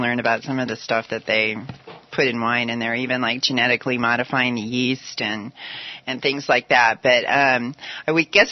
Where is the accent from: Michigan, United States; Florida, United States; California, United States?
California, United States; Which I'm from Southern California, so I'm putting cayenne in everything.